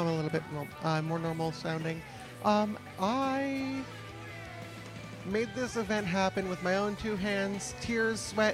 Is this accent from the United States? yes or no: no; Victoria, British Columbia, Canada; now in Vancouver, Canada; when I was growing up in Victoria, go to an Anarchist Book Fair literally every year. And when I moved to Vancouver